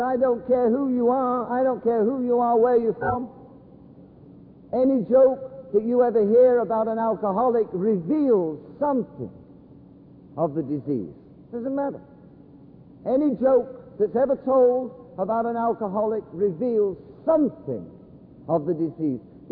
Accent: London, United Kingdom; In every country, you know I'm from London, but every country has its famous drunks.

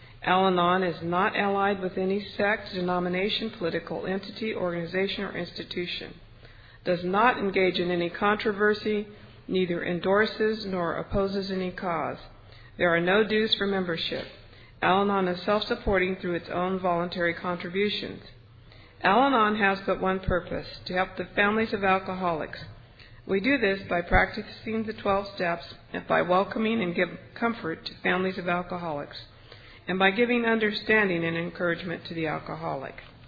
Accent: Folsom, California, United States; I'm from Folsom, California. And I'm just really excited to be here.

